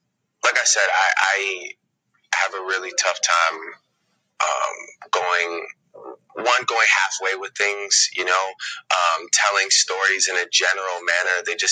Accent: Toronto, Ontario, Canada; Because, I'm from Toronto. I'm from a place where it's a true mosaic.

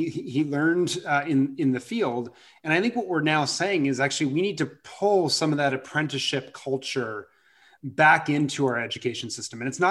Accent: Washington, District of Columbia, United States; I grew up in Washington, DC. I did not know what an engineer was.

